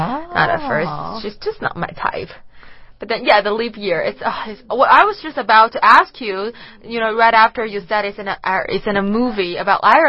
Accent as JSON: {"language": "English", "region": "Beijing", "country": "China", "tie": "born or raised there", "said": "Me, because I grew up in Beijing, so I would prefer sunny weathers because that's what happens to me every day when I was little."}